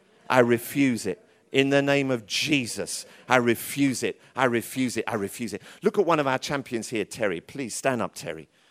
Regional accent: Tottenham, London, United Kingdom; Trust me, I'm from Tottenham. That's how we roll.

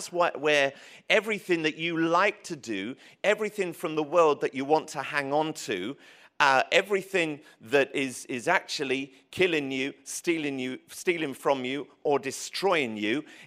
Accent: Ireland; I'm Irish. It's you can't help yourself. If you're Irish, you drink tea.

